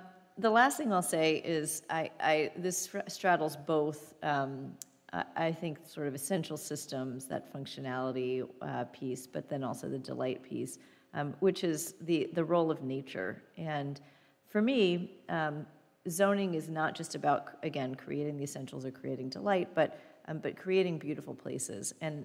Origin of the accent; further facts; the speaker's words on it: Houston, Texas, United States; I'm from Houston, after all. It's a swamp.